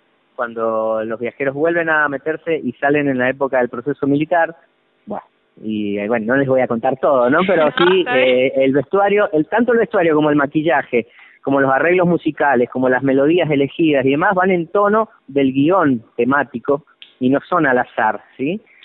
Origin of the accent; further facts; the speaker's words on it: Argentina; qué parte nos toca como argentinos